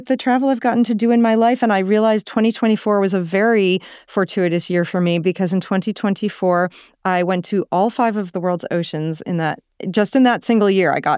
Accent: New England, United States; I grew up in New England, in the United States. So I was very lucky to have a lot of exposure to the ocean as a child

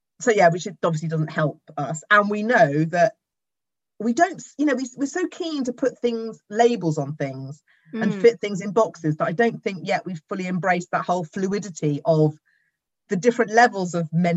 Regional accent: Cardiff, Wales, United Kingdom; So I was born in Cardiff, lived there till I was 10, in children's homes, and then got fostered out sort of 11, 12 to a terrible, terrible placement, terrible.

